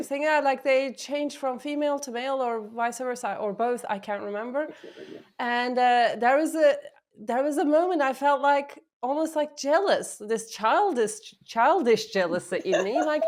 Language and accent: English; Turkey; Growing up in Turkey in a very rigid culture about what is what and what is allowed and a lot of shame attached to sex and gender issues